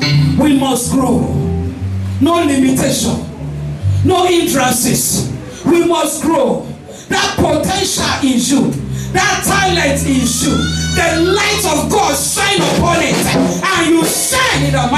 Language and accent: English; Edo, Nigeria; I'm from Edo State. I know hear my language.